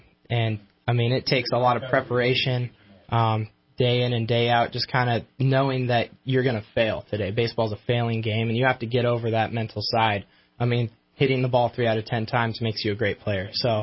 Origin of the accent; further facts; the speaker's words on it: Redding, California, United States; now in Sacramento, United States; Well, I grew up in the Reading area. Went to Foothill High School, graduate there.